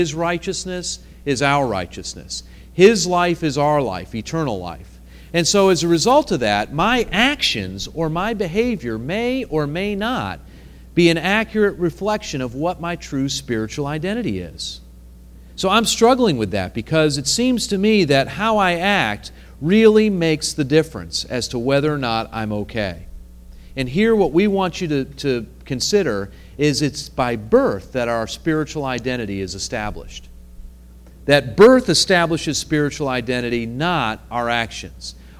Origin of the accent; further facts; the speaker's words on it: Danbury, Connecticut, United States; born there; I was born in Danbury, Connecticut, supposedly, right?